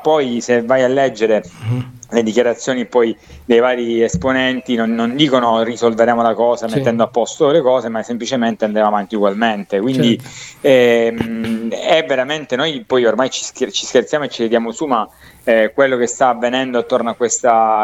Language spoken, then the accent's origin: Italian; Sicily, Italy; è veramente a me da siciliano fa venire i brividi